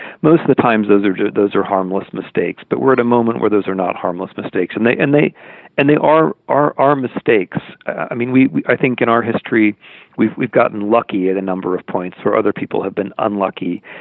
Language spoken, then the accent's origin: English; Midwest, United States; although I'm American, you know, and I come from here, I come from the Midwest, I can throw a curveball, all that.